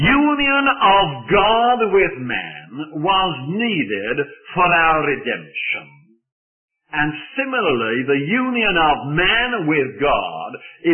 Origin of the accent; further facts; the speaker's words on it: Birmingham, West Midlands, United Kingdom; accent: Brummie; I do that because I come from Birmingham and can't help to do it.